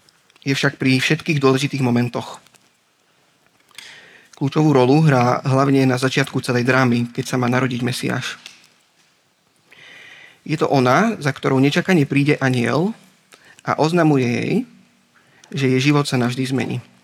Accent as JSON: {"language": "Slovak", "town": "Revúca", "region": "Banská Bystrica Region", "country": "Slovakia", "said": "som z Revúcej a na vysokej škole nás učili, že keď chceš povedať niečo zo srdca, tak si sadni blízko k poslucháčom."}